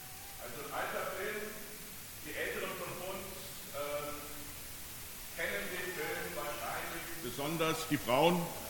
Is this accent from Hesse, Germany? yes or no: yes; Seeheim-Jugenheim, Hesse, Germany; also born or lived in United States; Ich bin ursprünglich Amerikaner, bin aber in Jugendheim Seeheim Alsbach aufgewachsen und fühle mich eigentlich als Darmstädter, bin auch Fan von Darmstadt